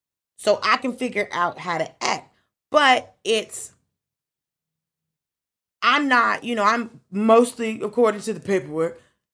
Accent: Atlanta, Georgia, United States; And I grew up in Atlanta. So I'm accustomed to seeing black money.

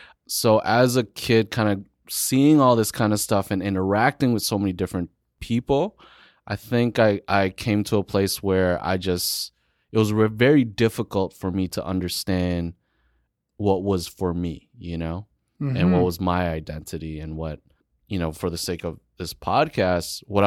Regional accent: Toronto, Ontario, Canada; I was heavily influenced by hip-hop, you know, growing up in Rexdale. I later on got exposed to more house music in the Woodbridge area.

